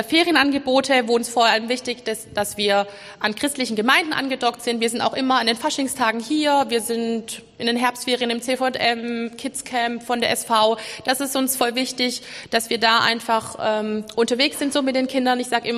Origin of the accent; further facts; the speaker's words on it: Schorndorf, Baden-Württemberg, Germany; ich komme hier aus Schorndorf, ich bin hier auch aufgewachsen